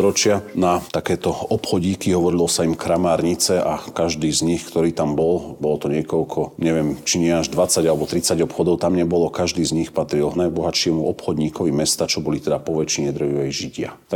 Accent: Liptovský Mikuláš, Žilina Region, Slovakia; U nás v Mikuláši boli kedysi teda aj obrovitanské kožiarske závody aj všetko. Tu v Mikuláši sme kedysi nemali núdzu o tie najdôležitejšie veci, čo sú na výrobu koží nutné

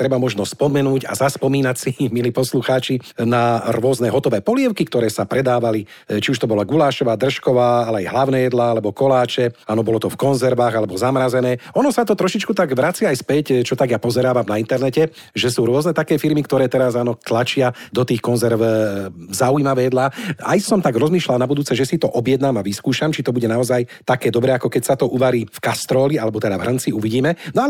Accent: Zvolen, Banská Bystrica Region, Slovakia; mali sme to aj my u nás vo Zvolení, taký mliečny bar alebo mliečny bufet, ako sme to volali.

